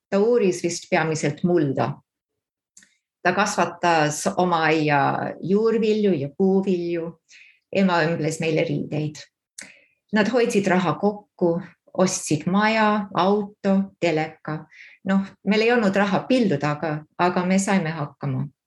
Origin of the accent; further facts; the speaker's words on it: Canberra, Australian Capital Territory, Australia; No jah, ma sündisin Kämberas ja kasvasin seal üles.